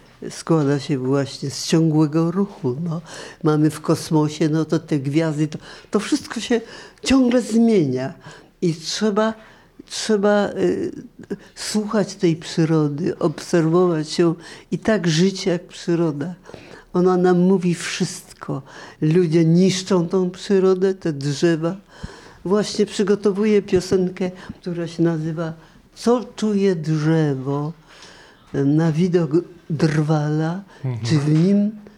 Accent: Międzyrzec Podlaski, Lublin Voivodeship, Poland; also born or lived in Drelów; Bo ja pochodzę właśnie z tego Międzyrzeca, a jako dziecko byłam z mamą zawsze ciągle na wsi, w Drelowie.

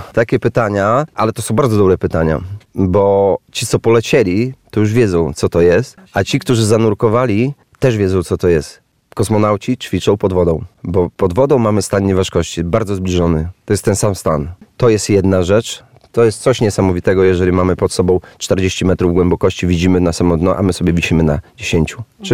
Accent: Warmian-Masurian Voivodeship, Poland; bo wychowałem się na Mazurach. Tam mieszkałem całe dzieciństwo, wczesną młodość.

